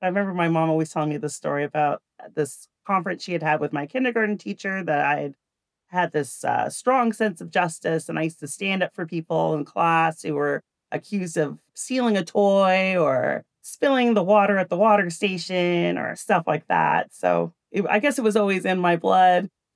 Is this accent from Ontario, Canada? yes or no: yes; Toronto, Ontario, Canada; I am from Toronto. I grew up in Toronto, born and raised.